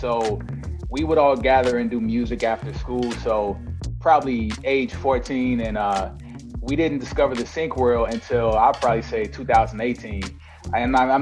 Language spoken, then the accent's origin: English; Virginia, United States; born there; So born in Virginia. I would say it's a small town.